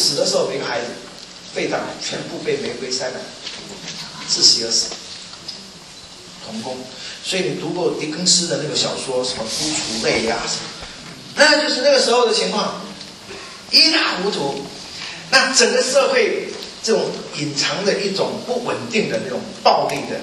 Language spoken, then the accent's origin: Chinese; Taipei, Taiwan; 从小在台湾。读中学，因为我常常要通勤，我从士林乡下那边要到台北上课嘛